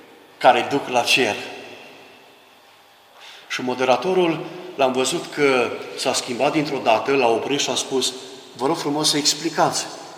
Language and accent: Romanian; Oravița, Caraș-Severin, Romania; când eram copil la Oravița, în județul Cara Severin.